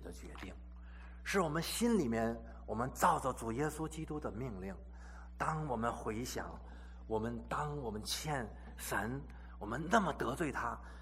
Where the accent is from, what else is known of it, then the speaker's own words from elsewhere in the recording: China; 这是我们中国人的一个理想啊